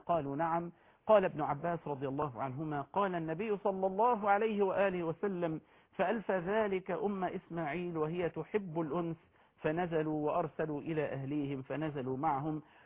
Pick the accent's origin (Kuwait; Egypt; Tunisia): Egypt; نفخر به كمصريين